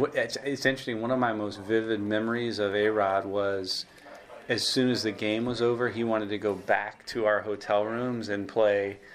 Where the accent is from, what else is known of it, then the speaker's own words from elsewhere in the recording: Miami, Florida, United States; I grew up in Miami, Florida, you know, played baseball in Venezuela